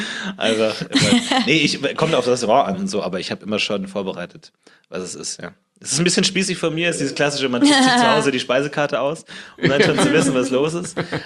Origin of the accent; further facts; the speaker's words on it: Munich, Bavaria, Germany; now in Berlin, Germany; Ich komme aus München eigentlich.